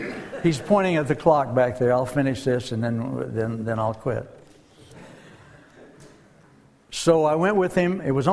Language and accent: English; Deep South, United States; I grew up in the Deep South, and so you know what my training was in terms of viewing people.